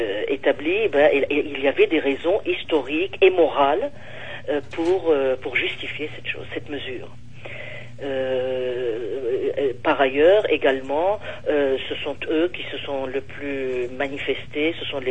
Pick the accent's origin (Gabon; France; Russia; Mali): France; Ah, nous, chez nous en France